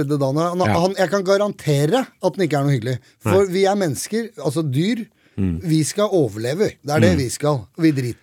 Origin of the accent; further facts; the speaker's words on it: Oslo, Norway; Jeg har vokst opp i Oslo